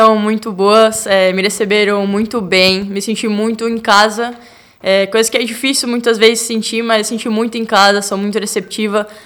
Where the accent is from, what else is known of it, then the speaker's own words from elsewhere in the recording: Paraguay; Portuguese is a second language; sou jogadora da seleção paraguaia, vim do Olímpia.